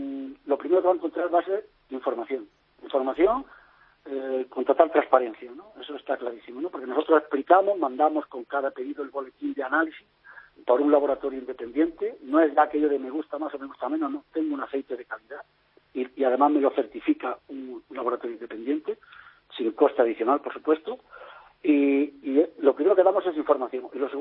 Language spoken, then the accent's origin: Spanish; Andalusia, Spain; Yo recuerdo como algo, en la familia, que en Andalucía, por lo menos en casa y en mi pueblo, pues todo se curaba con el aceite, ¿no?